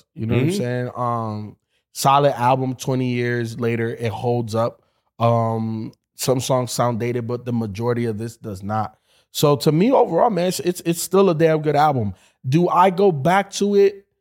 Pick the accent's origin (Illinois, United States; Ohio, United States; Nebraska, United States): Illinois, United States; Chicago; And, you know, I'm a … guy. I'm from Chicago.